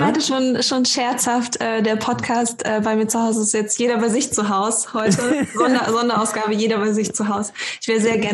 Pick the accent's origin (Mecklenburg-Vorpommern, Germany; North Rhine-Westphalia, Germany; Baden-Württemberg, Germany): Mecklenburg-Vorpommern, Germany; Greifswald; Ganz ursprünglich komme ich aus dem Norden, aus Greifswald.